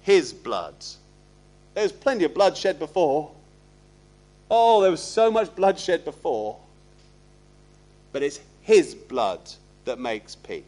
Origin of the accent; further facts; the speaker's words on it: United Kingdom; So both as British people and as Christians, we should remember those people, shouldn't we, and give thanks.